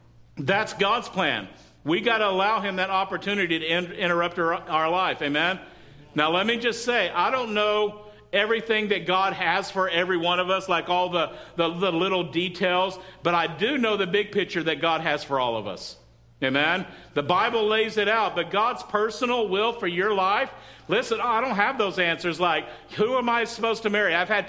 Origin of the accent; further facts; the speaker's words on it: Texas, United States; moved away as an adult; now in California, United States; If you don't know, I'm from Texas, right?